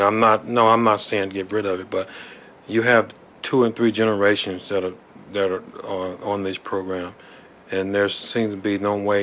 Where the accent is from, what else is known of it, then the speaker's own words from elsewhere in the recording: Mississippi, United States; I was born in Mississippi in Sunflower County. We lived on property owned by whites, and this is what we did.